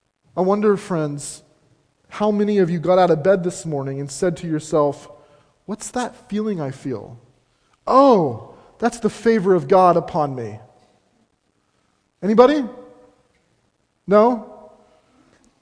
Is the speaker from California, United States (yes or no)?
no; Seattle, Washington, United States; I was born in Seattle, and growing up in Seattle, I learned to like to.